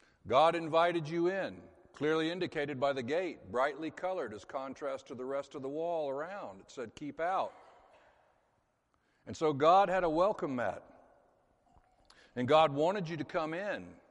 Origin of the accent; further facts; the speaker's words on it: Florida, United States; I'm from the South, by the way. A lot of folks don't realize that Florida is part of the South. I'm from North Florida, which is a lot more, used to be a lot more like South Georgia.